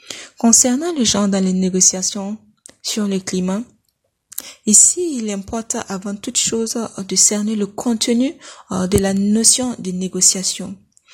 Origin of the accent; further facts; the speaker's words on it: Burkina Faso; je viens du Burkina Faso. Je suis doctorante en droit à l'Université de Lagos au Nigeria.